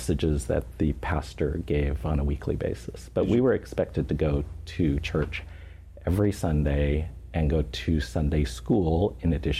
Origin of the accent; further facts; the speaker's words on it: Seattle, Washington, United States; born there; I'm Chinese American. Mm-hmm. I was born in Seattle.